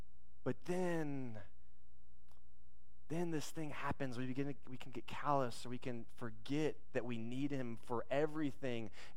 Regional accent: Texas, United States; We're Texan, right? Like, in Texas, I was joking about this

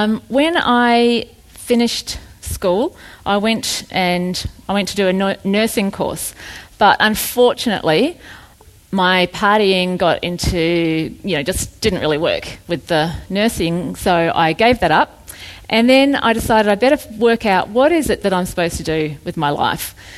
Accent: New Zealand; I grew up in New Zealand. I was a pretty normal kid, had a good mum and dad, good family.

